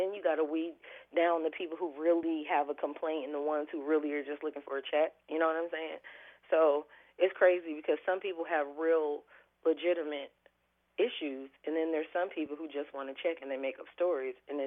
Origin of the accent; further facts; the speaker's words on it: Atlanta, Georgia, United States; also born or lived in Des Moines; Oh, a lot, because that's where I learned a lot of flavor.